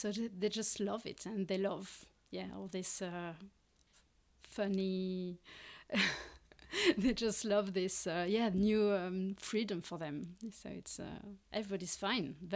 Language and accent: English; France; English is a second language; moved away; also born or lived in Luxembourg; We're all from France, but yeah, my kids were born in Luxembourg.